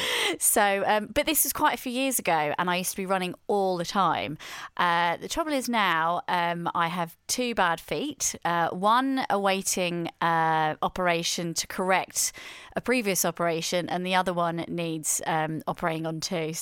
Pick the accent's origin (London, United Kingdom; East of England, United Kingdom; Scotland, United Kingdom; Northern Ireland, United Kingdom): East of England, United Kingdom; Brentwood; Bristol, Bath twice, and then Brentwood, my hometown.